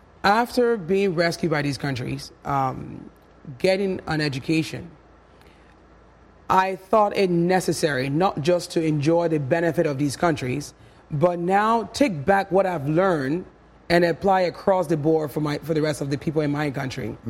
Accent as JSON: {"language": "English", "country": "Liberia", "tie": "born or raised there", "said": "I was born in Liberia in the mid-70s and lived in a countryside in the outskirts of River G."}